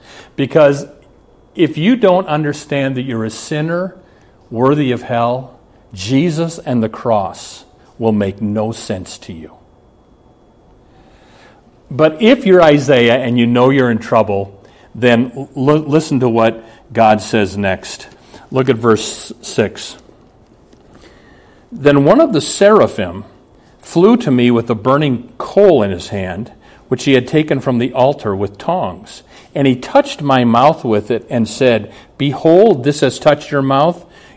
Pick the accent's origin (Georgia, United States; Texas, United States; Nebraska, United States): Nebraska, United States; Omaha; I grew up in Omaha. I just took a visit there last week.